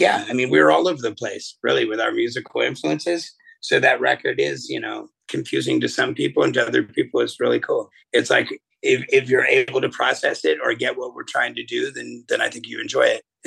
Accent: Boston, Massachusetts, United States; I mean, being a little skater kid and growing up in Boston where punk music is just all over the place.

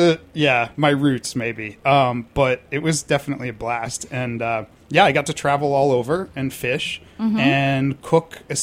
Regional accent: Boston, Massachusetts, United States; moved away; also born or lived in New York; Originally born and raised in Boston. I moved to New York

